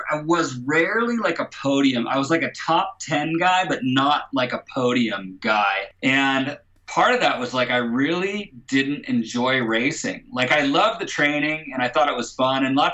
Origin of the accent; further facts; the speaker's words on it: Sun Valley, Idaho, United States; also born or lived in Kansas City, United States / New Jersey, United States; grew up in what's known as the Sun Valley area, which is Haley, Ketchum, Sun Valley.